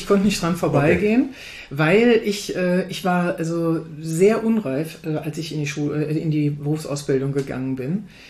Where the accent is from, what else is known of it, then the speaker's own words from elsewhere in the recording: Baden-Württemberg, Germany; also born or lived in Hamburg; ist mein Vater an den Bodensee versetzt worden. Also das heißt, Einschulung dann im tiefsten Baden-Württemberg in den 60er Jahren